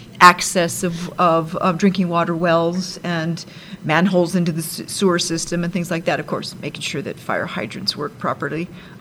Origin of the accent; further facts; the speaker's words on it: Bernalillo, New Mexico, United States; Yes, I'm born and raised in Bernalillo.